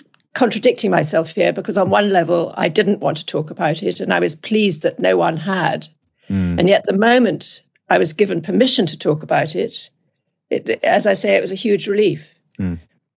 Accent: United Kingdom; as you can probably hear, I'm British, not American.

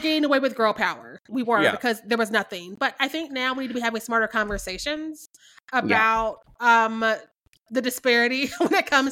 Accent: Missouri, United States; I always butcher her name because I'm from Missouri

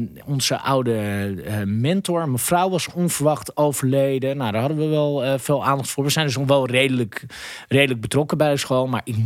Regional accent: Amsterdam, North Holland, Netherlands; Ik ben opgegroeid in Amsterdam. Ik heb op de middelbare school gezeten in het Sint Ignatius Gymnasium in Amsterdam.

